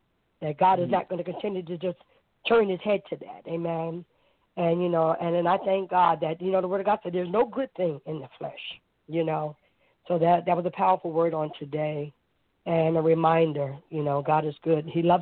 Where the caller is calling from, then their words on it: Arizona, United States; I'm calling from Arizona.